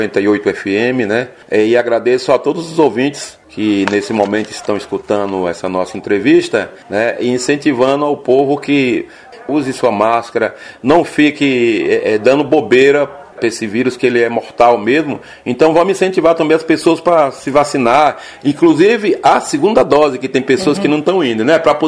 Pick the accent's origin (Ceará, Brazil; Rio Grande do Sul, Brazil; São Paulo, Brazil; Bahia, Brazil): Bahia, Brazil; Campo Formoso; representando a minha terra, Campo Formoso, e representando a Bahia e o Brasil, né?